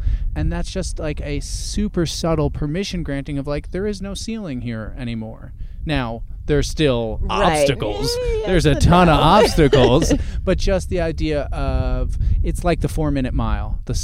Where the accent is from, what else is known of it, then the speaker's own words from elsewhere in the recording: New York, United States; I'm from Long Island and then living in New York City